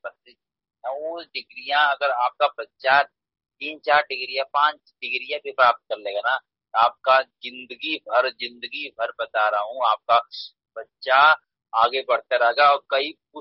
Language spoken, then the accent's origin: Hindi; Hardaspur Khurd, Uttar Pradesh, India; मैं हरदासपुर खुर्द का रहने वाला हूँ, गाजीपुर जिला का।